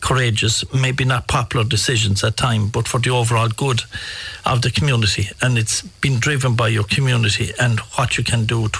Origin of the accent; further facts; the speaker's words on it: Tarbert, Munster, Ireland; also born or lived in Dublin; I'm from Tarbert. I went to Dublin at 17 after finishing school, about 9 years, and came back to Tralee.